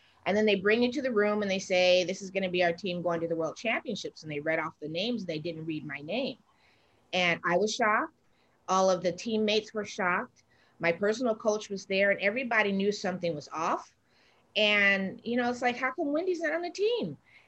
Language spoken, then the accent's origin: English; Detroit, Michigan, United States; But I grew up in Detroit, so I'm from Detroit, Michigan.